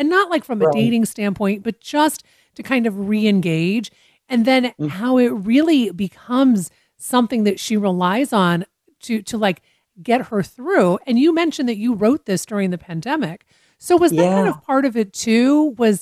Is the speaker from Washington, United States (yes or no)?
yes; Washington, United States; I grew up in Washington State, and we all knew about pickleball.